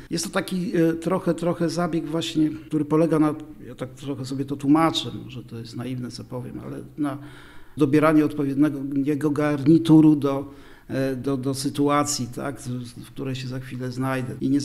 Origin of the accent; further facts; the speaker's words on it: Lublin, Lublin Voivodeship, Poland; Jestem z Lublina, jestem stąd.